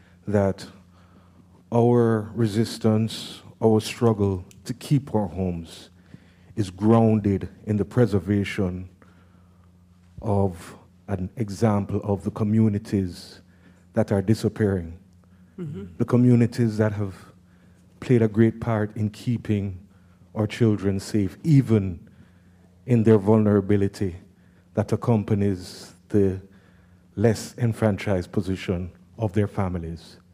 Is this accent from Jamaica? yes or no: yes; Jamaica; now in Philadelphia, United States; when I came from Jamaica, the place I went to every day to keep myself out of trouble because I didn't have any money to go anywhere else, the Walnut Street Library